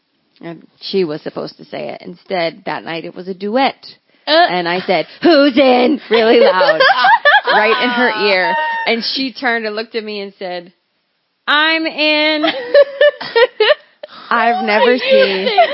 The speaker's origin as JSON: {"language": "English", "town": "Raleigh", "region": "North Carolina", "country": "United States", "tie": "born or raised there", "said": "that was a really great opportunity for me because I'm from North Carolina."}